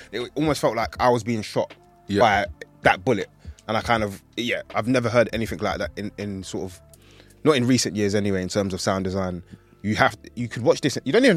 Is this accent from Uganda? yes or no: yes; Uganda; I'm from Uganda.